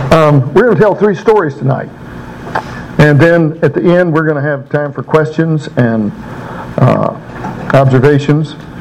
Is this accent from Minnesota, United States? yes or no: no; Mississippi, United States; The Delta begins in the foyer of the Peabody Hotel, going south to Mississippi, and I grew up in the Delta.